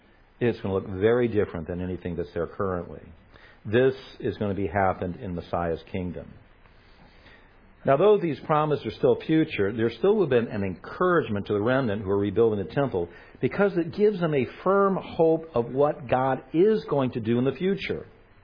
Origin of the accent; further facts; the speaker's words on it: Los Angeles, California, United States; I grew up in Los Angeles. Our area was Jewish. It was Jewish and Catholic. I was the weird Baptist kid.